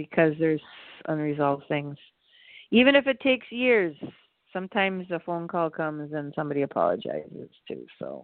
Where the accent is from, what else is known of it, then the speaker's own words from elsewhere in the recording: Milwaukee, Wisconsin, United States; now in Maui, United States; I grew up in Milwaukee. I've been here for 22 years. I'm really used to this now.